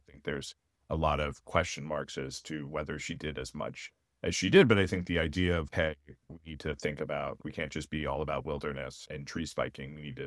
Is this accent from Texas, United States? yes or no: yes; Austin, Texas, United States; I grew up in Austin, huge Austin, Texas, like a big live music scene. I liked going to punk shows.